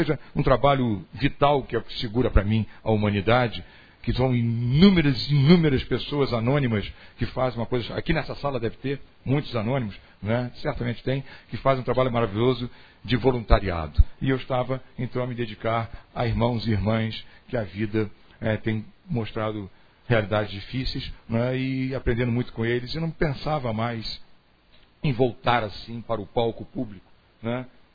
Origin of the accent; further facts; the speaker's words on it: Rio de Janeiro, Brazil; Até porque eu sou carioca, não dá, não combina mesmo.